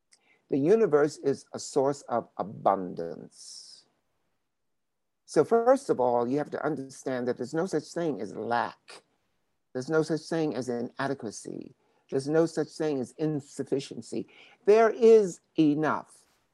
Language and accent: English; Baltimore, Maryland, United States; And because of the way I grew up in Baltimore, Maryland, of course, can I?